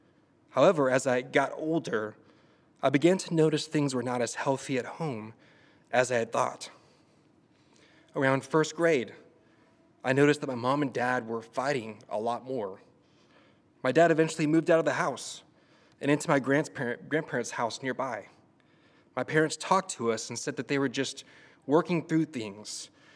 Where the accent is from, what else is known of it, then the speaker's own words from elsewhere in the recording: Arlington, Texas, United States; now in Oklahoma, United States; For those who don't know me, I am not a native Oklahoman. I'm from the great state of Texas. I grew up in Arlington, Texas, and lived there my whole life until the last 10 years.